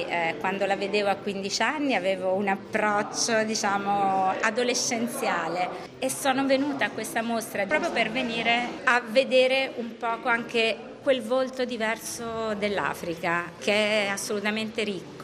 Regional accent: Rome, Lazio, Italy; io sono romana, ma consiglio anche ai visitatori di Roma di venire a visitarla

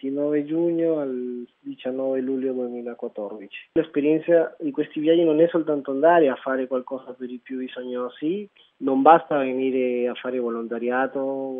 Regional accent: Peru; io sono peruviano

